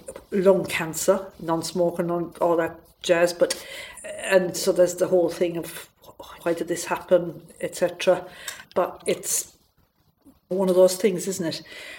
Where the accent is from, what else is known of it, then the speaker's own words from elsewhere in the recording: Ireland; I'm Irish, and I have a big Irish family, and I have a brother with 5 children who all have red heads.